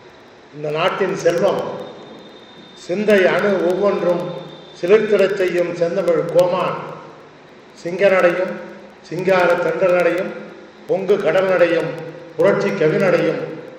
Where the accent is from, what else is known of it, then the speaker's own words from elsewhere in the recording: Pallam, Tamil Nadu, India; நான் என்னுடைய சொந்த ஊரான பள்ளத்தில் பல ஆண்டுகளுக்கு முன்னால் திருக்குறள் கழகம் என்று ஒரு அமைப்பை நிறுவினேன்.